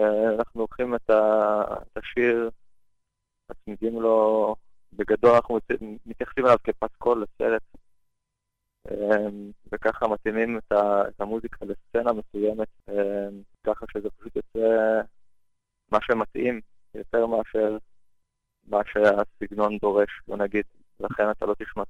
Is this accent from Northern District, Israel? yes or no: no; Haifa, Haifa District, Israel; התחלנו בחיפה. אני והזמר חיפאים.